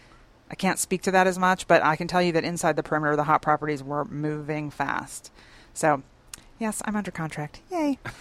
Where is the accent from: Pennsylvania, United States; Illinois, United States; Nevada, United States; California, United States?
Pennsylvania, United States; Philadelphia; I grew up in Philadelphia